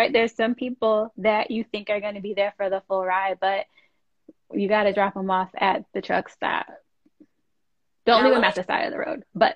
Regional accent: Connecticut, United States; we spoke about where we were from, and we're both from Connecticut

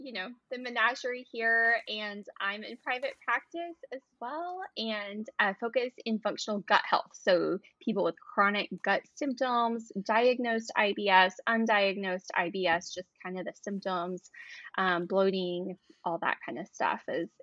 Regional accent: Texas, United States; whenever I would tell people that I was from Texas, like in Barcelona, it was always so funny

